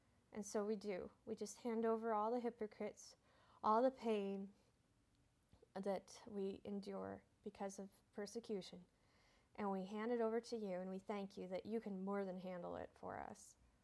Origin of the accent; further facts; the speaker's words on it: Cherokee, Iowa, United States; always a big thanks to KCHG, my hometown in Cherokee, for helping with this radio broadcast.